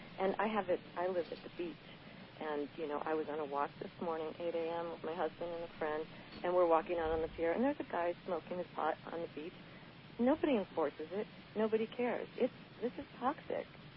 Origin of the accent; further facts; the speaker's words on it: Washington, United States; So I grew up in Washington State, and marijuana is very common.